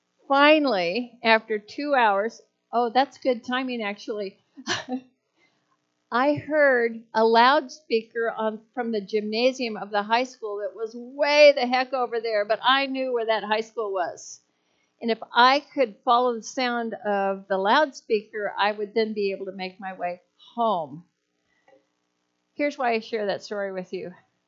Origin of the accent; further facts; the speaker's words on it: California, United States; most of you know I'm from California. I used to go out there a lot to visit my mom and my sisters